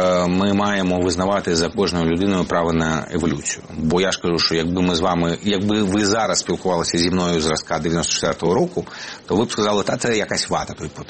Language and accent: Ukrainian; Dnipro, Dnipropetrovsk Oblast, Ukraine; Ну, ми ж обидва з Дніпропетровська.